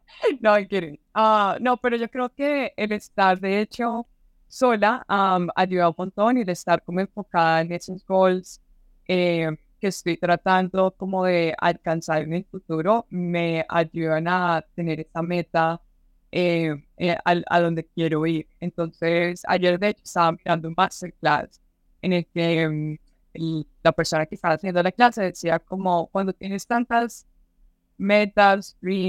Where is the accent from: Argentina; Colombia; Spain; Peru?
Colombia; now in United States; básicamente soy colombiana. Nací en Colombia y me mudé a los Estados Unidos hace como 8 años.